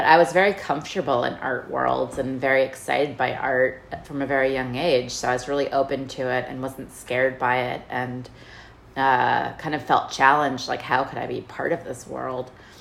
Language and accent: English; Washington, District of Columbia, United States; I grew up in Washington, D.C., and I grew up very close to the Soviet Union embassy.